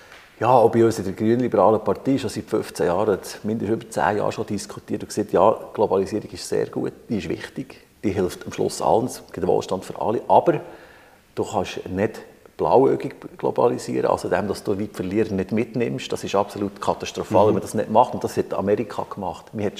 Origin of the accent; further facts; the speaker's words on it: Bern, Switzerland; ich bin aus dem Berner Oberland, das ist jetzt nicht der Industriestandort par excellence, aber gerade Frutigen, wo wir sind